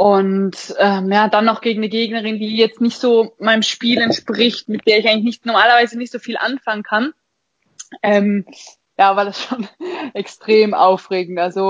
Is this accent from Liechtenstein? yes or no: yes; Liechtenstein; Und jetzt natürlich als Liechtensteinerin ist es ein bisschen blöd, weil ein nationales Turnier kann man nicht veranstalten